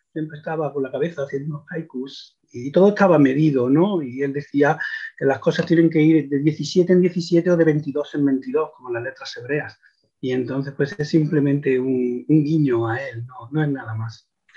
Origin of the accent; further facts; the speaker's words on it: Córdoba, Andalusia, Spain; también tengo que confesarte que yo soy cordobés